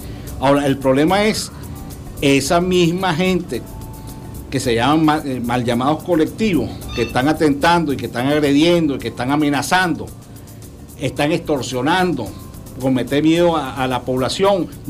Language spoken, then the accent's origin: Spanish; Venezuela; Pueblo somos los más de 30 millones de venezolanos que cohabitamos en esta nación, que tenemos cédula de identidad como venezolanos